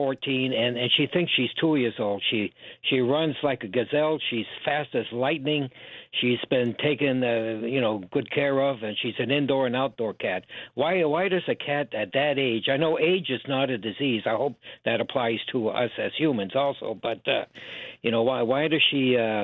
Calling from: Gardner, Massachusetts, United States; Gardner, Massachusetts.

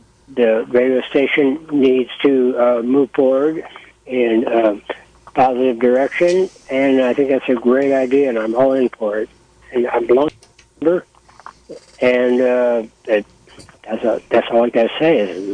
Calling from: Willits, California, United States; I'm calling from Willits.

